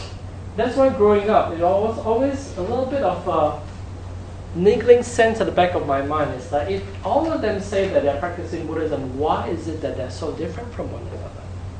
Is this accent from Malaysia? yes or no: yes; Penang, Malaysia; I grew up in Malaysia, which is a Buddhist country. Well, the area that I was in is a Buddhist area. It's really an Islam or Muslim country. But where I'm at, I'm based in Penang